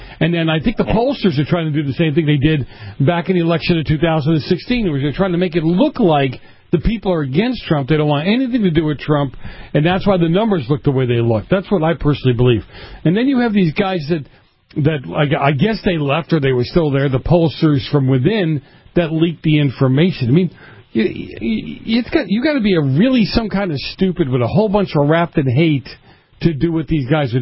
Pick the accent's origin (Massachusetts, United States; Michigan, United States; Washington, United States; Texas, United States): Massachusetts, United States; Boston; And I can say that because I'm from Boston.